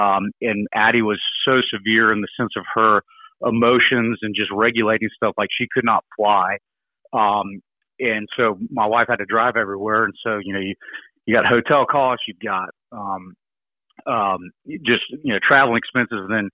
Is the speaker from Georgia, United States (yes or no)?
yes; Atlanta, Georgia, United States; So, I'm originally from the Atlanta area along with my wife